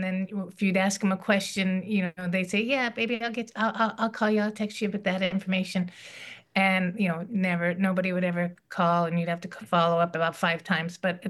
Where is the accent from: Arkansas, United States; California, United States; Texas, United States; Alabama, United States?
California, United States; San Francisco; I'm from San Francisco